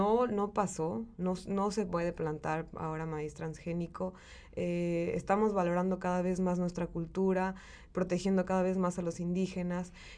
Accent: San Luis Potosí, Mexico; moved away; Conozco 3 chicas de San Luis Potosí, de donde yo soy, que están estudiando acá.

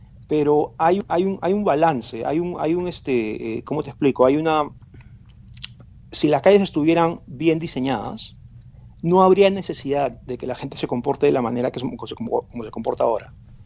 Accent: Lima, Peru; yo soy de Lima, yo soy peruano

